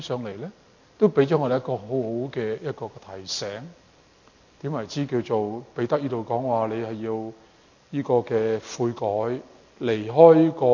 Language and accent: Cantonese; China; 但係我哋中国人啦，我哋中国人譬如早几代嘅中国人啦，好着重里面嘅所谓嘅修养㗎嘛。